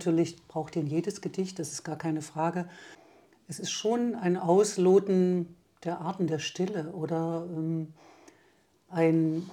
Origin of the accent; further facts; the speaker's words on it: Erfurt, Thuringia, Germany; now in Weimar, Germany; Ich bin in Erfurt aufgewachsen, aber lebe natürlich seit über 30 Jahren in Weimar.